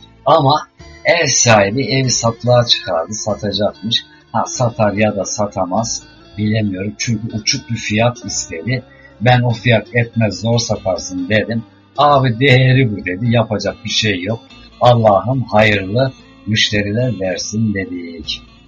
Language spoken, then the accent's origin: Turkish; Ankara, Turkey; Biliyorsunuz doğma büyüme Ankaralıyım.